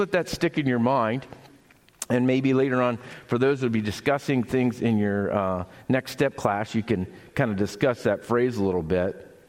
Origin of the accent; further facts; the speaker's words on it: Pennsylvania, United States; I grew up landlocked in Pennsylvania. The only piece of water flowing through the town was the Juniata River.